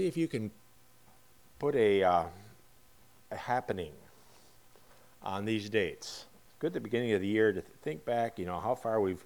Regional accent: West Bend, Wisconsin, United States; now in Bolivia; It's always good to be this close to home. I finished growing up in West Bend, so this is kind of close.

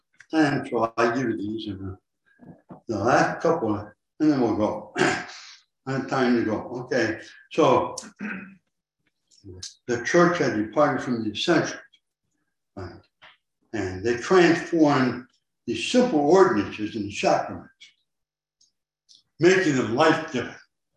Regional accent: Colombia; now in United States; And I found out after I came over from Columbia that some of the, we had a group called the Knights of the Mystics.

